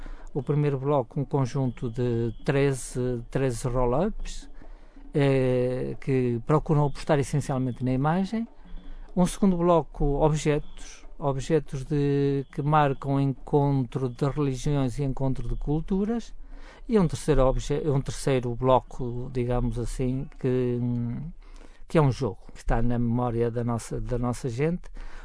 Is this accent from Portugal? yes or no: yes; Norte, Portugal; Aliás, eu sou da região do norte, eu sou da região de Basto